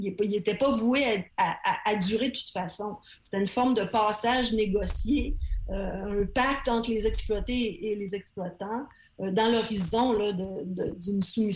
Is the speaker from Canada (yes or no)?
yes; Quebec, Canada; c'est plutôt dans le changement d'usage du maître chez nous au Québec